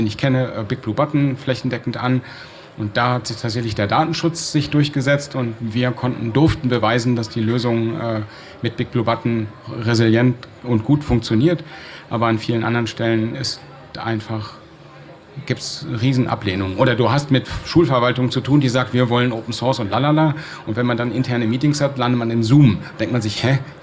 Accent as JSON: {"language": "German", "region": "Berlin", "country": "Germany", "said": "Also zumindest so als Berliner. Ja, ich komme aus Berlin und da war es da so."}